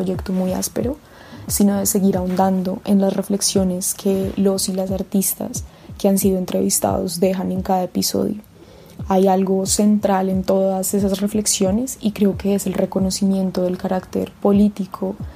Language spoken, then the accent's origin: Spanish; Bogotá, Colombia; de Bogotá